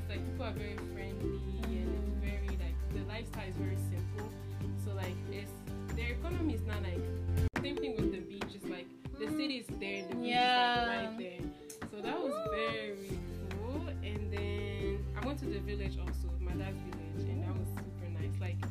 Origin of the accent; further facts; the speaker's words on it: Côte d’Ivoire; Well, I grew up in Ivory Coast.